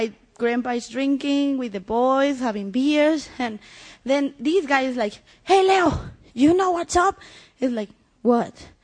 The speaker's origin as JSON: {"language": "English", "region": "Mexico City", "country": "Mexico", "tie": "born or raised there", "lives_now": "Chicago, United States", "said": "I was born and raised in Mexico City, you can tell. I just moved to Chicago recently."}